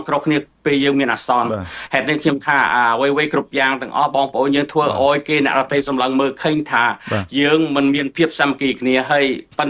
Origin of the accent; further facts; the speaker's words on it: Mekong Delta, Vietnam; ខ្ញុំដើមកណ្ដាលជាកម្ពុជាក្រមខ្ញុំរស់នៅក្នុងការជិះជាន់របស់កុម្មុយនីសតាំងពីតូចដើមកណ្ដាលនៅកម្ពុជាក្រម